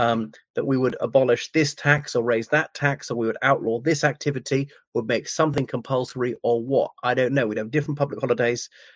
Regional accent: Northern Ireland, United Kingdom; I'm Irish, and that's what makes me British, right?

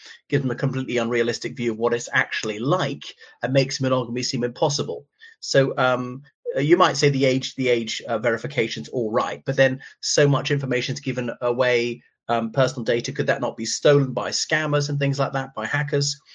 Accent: Ireland; from Ireland.

